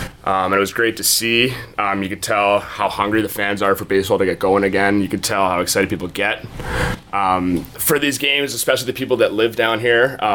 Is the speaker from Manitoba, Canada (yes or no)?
no; Barrie, Ontario, Canada; people from my hometown, Barrie, Ontario, which is pretty crazy.